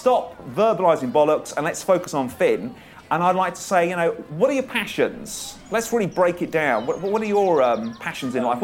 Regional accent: South East England, United Kingdom; White West Sussex, proud. White West Sussex and proud. I'm white. I come from West Sussex. That's my part of the crib. And I'm bloody proud of it.

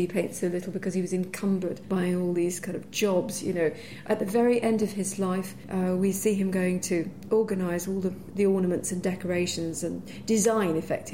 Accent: Edinburgh, Scotland, United Kingdom; because I grew up in Edinburgh

